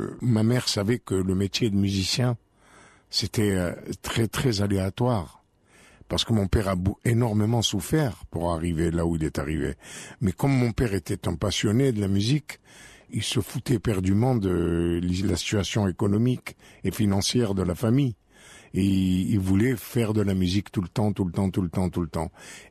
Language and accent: French; Algeria; now in France; Mais je suis arrivé déjà en France, le climat n'était pas du tout le même que chez nous, en Algérie.